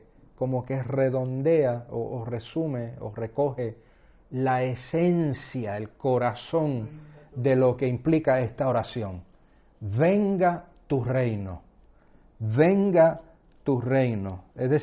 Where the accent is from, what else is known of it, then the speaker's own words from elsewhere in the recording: Aguadilla, Puerto Rico; No es como se decía en mi pueblo, comí yo, así que comió Aguadilla, ¿no? Que es el nombre de mi pueblo.